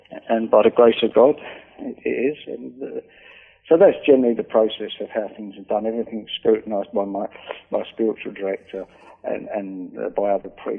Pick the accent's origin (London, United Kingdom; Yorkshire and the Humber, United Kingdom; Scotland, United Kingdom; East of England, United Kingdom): London, United Kingdom; Yeah, I was brought up in London in a poor family.